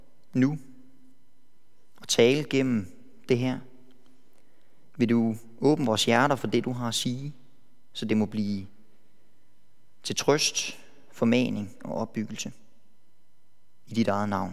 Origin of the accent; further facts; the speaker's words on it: Silkeborg, Central Denmark Region, Denmark; also born or lived in Iringa, Tanzania; jeg er missionærbarn fra Tanzania, i Ringa, så det er også på plads. Og så i 2003, der vendte vi hjem til Danmark og har boet i Silkeborg. Det er Jylland.